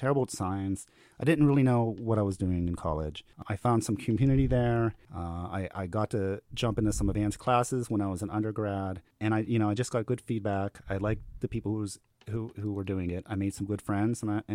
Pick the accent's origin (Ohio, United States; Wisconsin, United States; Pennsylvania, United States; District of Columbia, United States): Pennsylvania, United States; East McKeesport; I was born in McKeesport Hospital. I grew up in East McKeesport. I went to East Allegheny.